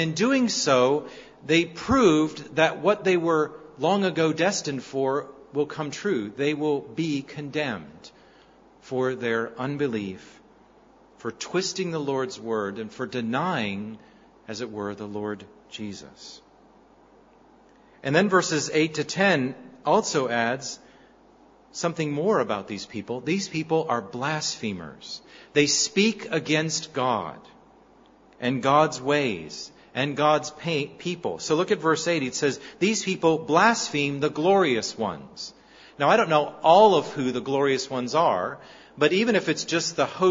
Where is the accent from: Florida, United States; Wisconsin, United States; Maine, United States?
Florida, United States; now in Perth, Australia; I grew up in Florida, and I know from living on the coastline, a lot like here in Perth